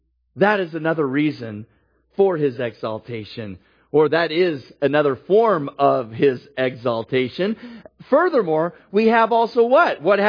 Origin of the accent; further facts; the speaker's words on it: California, United States; And of course, growing up in the Bay Area, I was a huge Oakland A's fan, all right? Because I lived on the East Bay